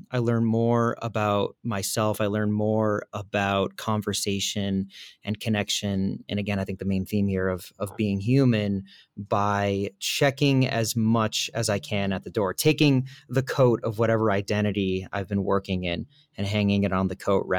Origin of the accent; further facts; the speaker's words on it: Acton, Massachusetts, United States; So I grew up near Walden Pond, in a town called Acton, Massachusetts, and it's really like the cradle of the American Revolution.